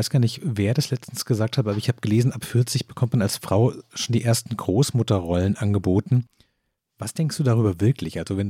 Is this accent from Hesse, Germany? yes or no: no; Baden-Württemberg, Germany; Ich komme aus dem Großraum Stuttgart